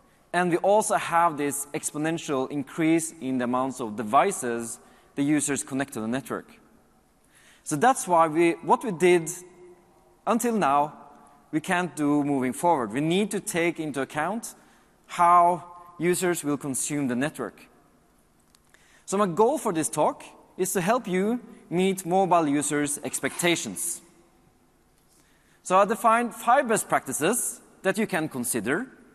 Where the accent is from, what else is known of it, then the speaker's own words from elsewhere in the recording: Norway; So I'm from Norway. And in Norway, when I just get this little nod, it's like through the roof.